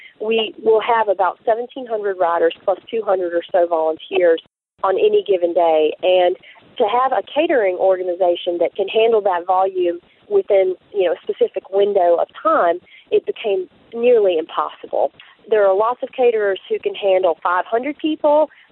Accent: Virginia, United States; I grew up on the New and spent my early life there playing in the waters of the New River and Clater Lake

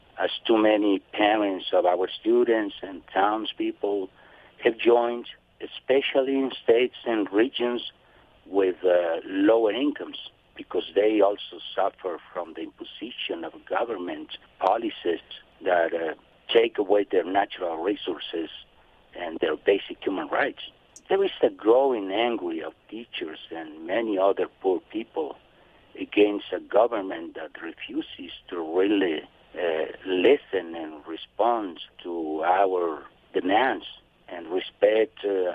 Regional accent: Chihuahua, Mexico; I'm from Chihuahua, Mexico.

